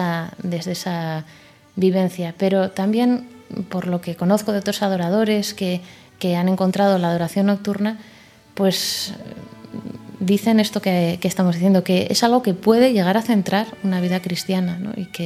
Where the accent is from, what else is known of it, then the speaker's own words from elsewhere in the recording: San Sebastián, Basque Country, Spain; en San Sebastián, de donde soy